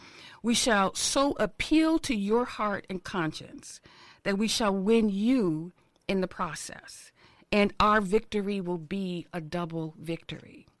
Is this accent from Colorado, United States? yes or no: no; Newark, New Jersey, United States; it was a little difficult for me growing up in Newark